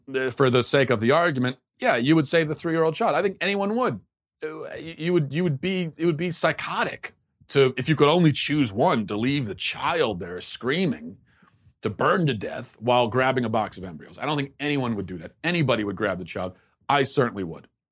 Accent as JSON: {"language": "English", "region": "Maryland", "country": "United States", "tie": "born or raised there", "said": "like I grew up in where I grew up in Maryland, it was a probably still majority Christian area, but there was a heavy Jewish population."}